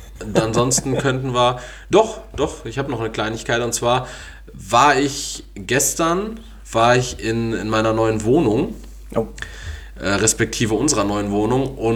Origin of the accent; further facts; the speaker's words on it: Essen, North Rhine-Westphalia, Germany; Ich bin aus Essen